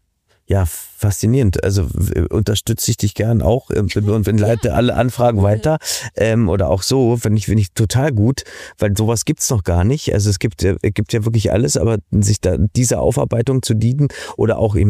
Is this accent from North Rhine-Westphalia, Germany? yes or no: no; West Berlin, Berlin, Germany; ich bin in West-Berlin aufgewachsen, ich meine, für mich war Berlin-West immer wie so eine Insel, ne?